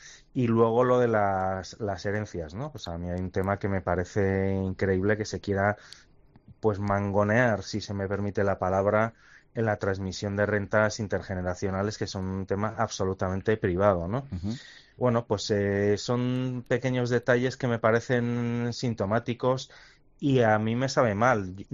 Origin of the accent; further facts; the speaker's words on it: Barcelona, Catalonia, Spain; Y además yo soy de Barcelona y yo siempre digo que tengo doble sensibilidad, ¿no? Y que conozco muy bien los dos lugares.